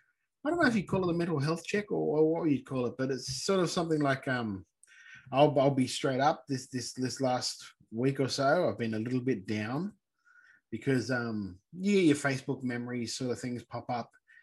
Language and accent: English; South Australia, Australia; because I grew up in South Australia